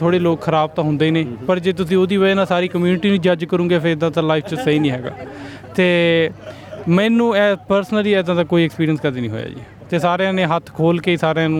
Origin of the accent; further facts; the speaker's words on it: Nawanshahr, Punjab, India; ਅਸੀਂ ਪੰਜਾਬ ਤੋਂ ਜੀ, ਨਵਾਂਸ਼ਹਿਰ ਦੇ ਕੋਲ ਪਿੰਡ ਆ ਜੀ ਸਾਡਾ।